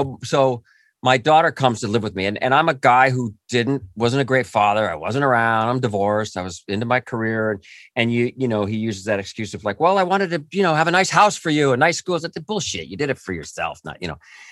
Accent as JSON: {"language": "English", "region": "California", "country": "United States", "tie": "born or raised there", "said": "I grew up near Disneyland in Orange County. And I my childhood was there."}